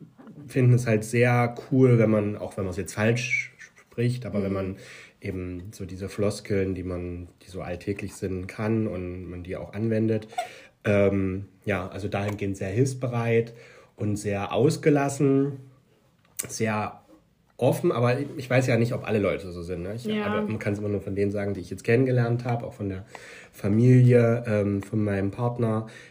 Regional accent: Germany; In meinem Heimatland.

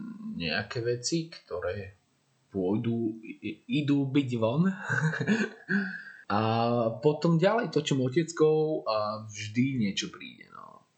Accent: Leopoldov, Trnava Region, Slovakia; keď som doma v Leopoldove u našich, tak vidím pred barák a zapalím si a vidím svet.

